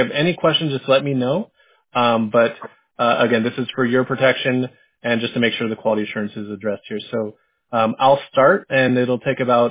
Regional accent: San Diego, California, United States; Well, good, because I grew up in San Diego, and if you're a Dodger fan, I may have to end this call early.

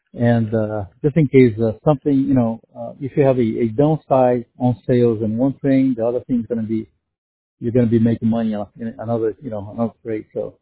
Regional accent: San Francisco, California, United States; English is a second language; now in Atlanta, United States; No. I am from San Francisco, and I moved to Georgia 2 years and a half ago.

